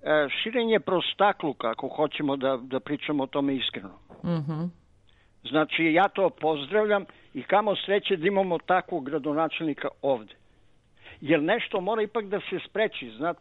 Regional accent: Croatia; born there; ja sam rođen u Hrvatskoj

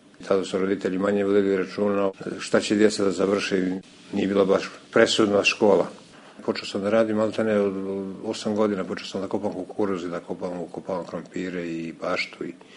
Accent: Bijelo Polje, Montenegro; Rođen sam u Bjelopolje kao sedmo dijete, tad se zvala Zemljadnička puća.

